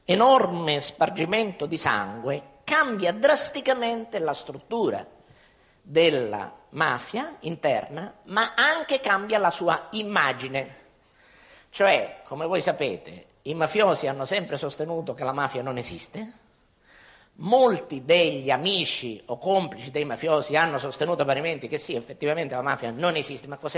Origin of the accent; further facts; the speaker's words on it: Catania, Sicily, Italy; io sono di Catania